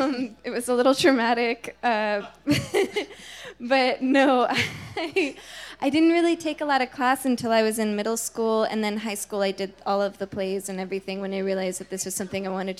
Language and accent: English; New Jersey, United States; I grew up in New Jersey in Morris County.